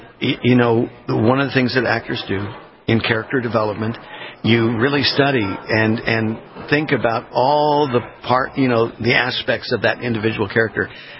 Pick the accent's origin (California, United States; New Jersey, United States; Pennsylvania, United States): California, United States; Los Angeles; I don't want to hear them talk about L.A. anymore. I grew up in L.A.